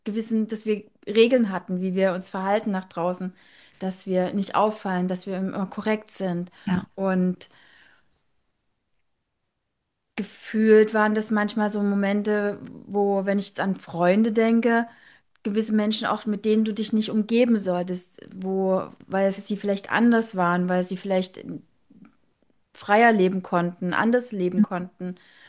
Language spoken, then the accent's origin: German; Dresden, Saxony, Germany; ich bin aus Dresden, ich bin in Sachsen groß geworden und da waren halt Dinge begrenzt.